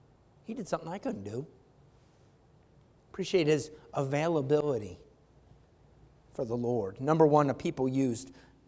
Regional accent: New York, United States; people would ask, "Where are you from?" You know, they could tell that we're not from around there. And I say, "New York, Western New York."

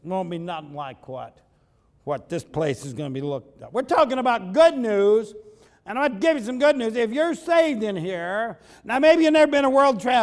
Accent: Ohio, United States; I mean, we're from Ohio. What are we doing in Hawaii anyway?

